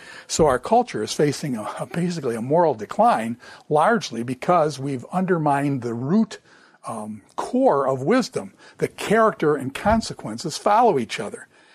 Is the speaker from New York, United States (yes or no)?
yes; Grand Island, New York, United States; When I was young, I grew up in the Niagara River. Okay, I lived in a place called Grand Island.